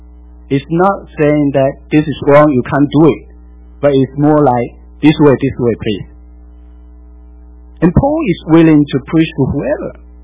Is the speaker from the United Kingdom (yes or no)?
no; Malaysia; I'm from Malaysia. We had a lot of different people groups in Malaysia. And then we Chinese usually stay in the town or city.